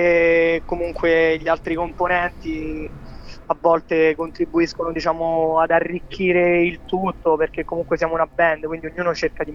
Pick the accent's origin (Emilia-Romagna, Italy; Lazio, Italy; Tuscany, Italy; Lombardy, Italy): Lazio, Italy; Rome; veniamo da da Roma, veniamo in un contesto dove comunque sia non è poi così grande